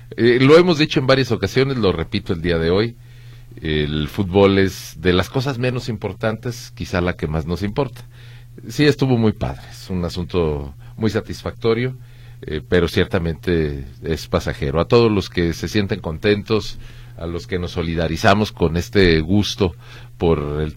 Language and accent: Spanish; Mexico; todos los que vivimos en Guadalajara y pues los que somos mexicanos.